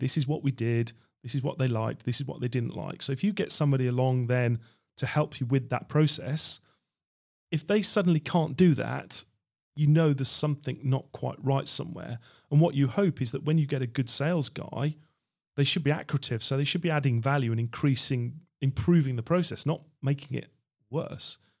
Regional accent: Birmingham, West Midlands, United Kingdom; So I'm from Birmingham originally, moved to London and did some IT consultancy

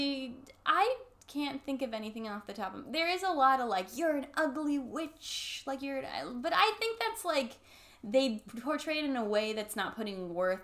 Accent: California, United States; I'm from Northern California, so slightly more seasonal

